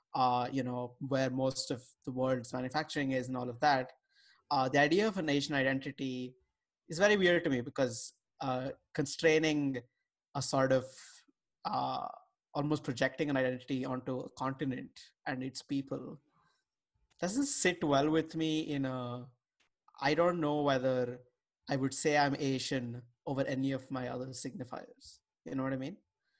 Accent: India; I'm Indian

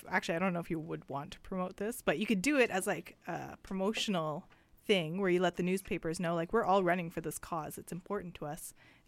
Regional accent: Prince Rupert, British Columbia, Canada; being from the north, like, because I grew up in Prince Rupert.

